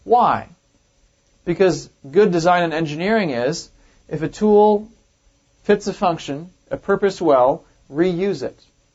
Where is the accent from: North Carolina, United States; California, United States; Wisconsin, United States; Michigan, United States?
Wisconsin, United States; Used to be the tallest building in the world when I was growing up in Wisconsin.